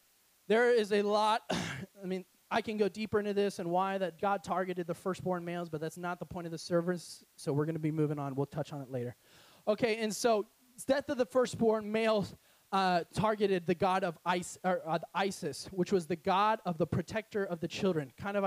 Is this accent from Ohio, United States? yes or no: yes; Ohio, United States; I'm from Ohio, and it was like 10 years ago or 7 years ago.